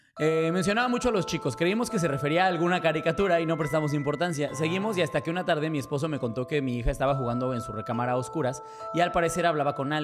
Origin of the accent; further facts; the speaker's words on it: Tuxtla Gutiérrez, Chiapas, Mexico; ¡Soy chiapaneco! ¡No! ¡Yo, chiapaneco!